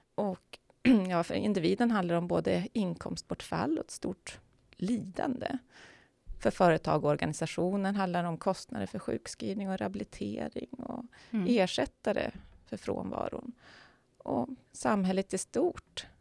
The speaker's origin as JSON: {"language": "Swedish", "town": "Umeå", "region": "Västerbotten County", "country": "Sweden", "tie": "born there", "said": "Jag är född i Umeå och började redan som 4-åring spela fiol."}